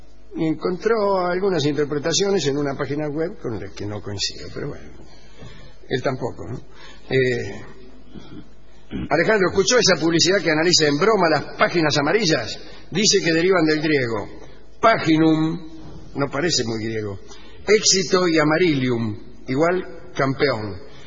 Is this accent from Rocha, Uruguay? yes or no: no; Carmelo, Colonia, Uruguay; Soy de Carmelo, pero sí, soy de Carmelo.